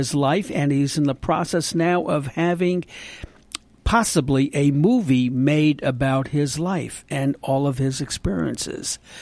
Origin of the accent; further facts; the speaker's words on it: Brownsville, New York, United States; Brownsville.